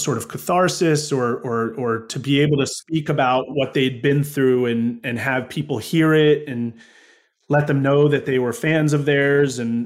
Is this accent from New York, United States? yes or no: yes; Woodstock, New York, United States; I grew up in Woodstock, New York. I mean, the land of the hippies.